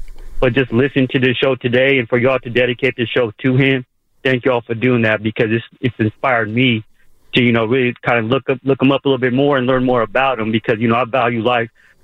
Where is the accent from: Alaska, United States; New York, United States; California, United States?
California, United States; I'm 42 years old, so, you know, born and raised in the Bay